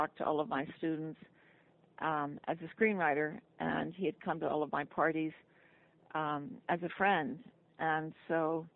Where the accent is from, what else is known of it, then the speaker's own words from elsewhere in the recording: New York, United States; now in Los Angeles, United States; I used to give a lot of parties because I was from New York and I was bored in L.A.